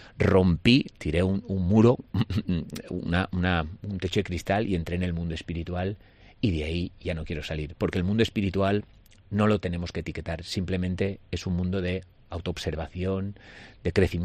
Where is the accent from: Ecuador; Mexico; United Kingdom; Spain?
Spain; Alcúdia, Balearic Islands; montaron un gimnasio en Alcudia, yo soy de Alcudia, ya lo sabes